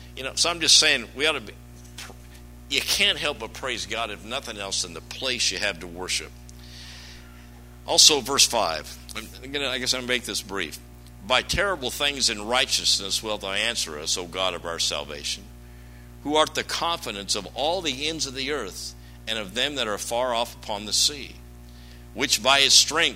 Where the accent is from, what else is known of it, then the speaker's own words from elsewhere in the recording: Kansas, United States; and I was raised in Kansas. People think, oh, that is a horrible place. No, it's a great place.